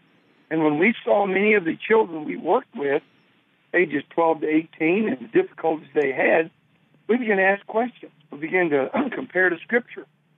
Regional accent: Dallas, Texas, United States; All righty. I grew up in Dallas, Texas.

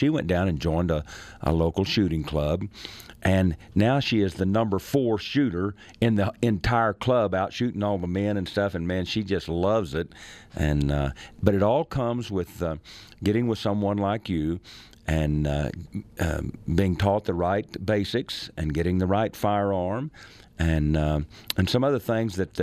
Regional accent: Texas, United States; like my sister, growing up in Texas with us, and my brother and I were always out shooting

